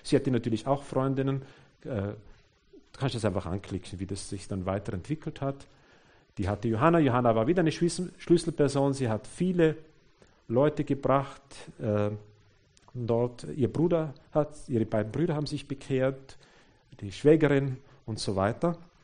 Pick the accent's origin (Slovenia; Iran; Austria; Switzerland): Austria; Ich habe vor 20 Jahren ungefähr mitgearbeitet bei einer Gemeindegründung bei uns in Österreich, in Mattighofen.